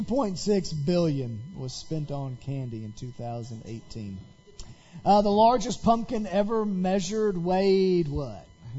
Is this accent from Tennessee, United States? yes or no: yes; Nashville, Tennessee, United States; moved away; also born or lived in Florida; In all the places that we've lived, from middle south of Florida to being born and raised in Nashville, I've never experienced an area that loves it some Halloween like Northeast Ohio